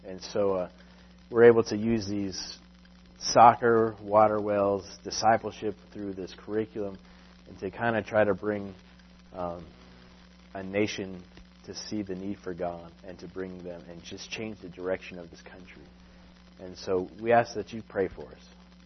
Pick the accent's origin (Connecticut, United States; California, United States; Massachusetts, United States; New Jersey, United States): Connecticut, United States; I grew up in Connecticut. I mean, it's natural. We just turn on our faucet, right?